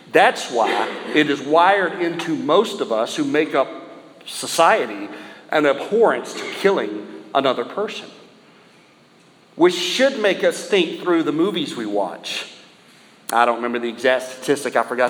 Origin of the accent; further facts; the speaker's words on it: South Carolina, United States; Pee Wee Gaskins is the most prolific serial killer in the history of South Carolina, and I just know that because he's from my hometown.